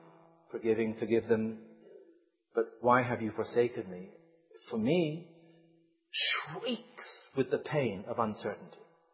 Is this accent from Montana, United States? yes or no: yes; Montana, United States; And I said, I'm from Montana. And they look at me and say, yeah, right. But, and I was from Montana.